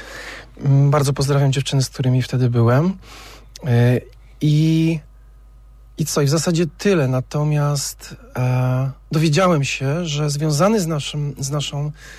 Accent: Mszana Dolna, Lesser Poland, Poland; also born or lived in Kraków; Tak, jestem z Mszany Dolnej pochodzę, a w Krakowie też trochę życia spędziłem, studiowałem, później mieszkałem.

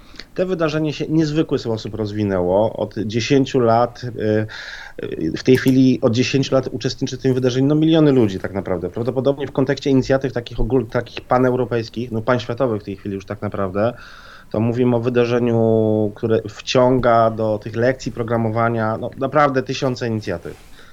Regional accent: Warsaw, Masovian Voivodeship, Poland; ja jestem z Warszawy i ja nie znam tych wiosek w Małopolsce aż tak dobrze.

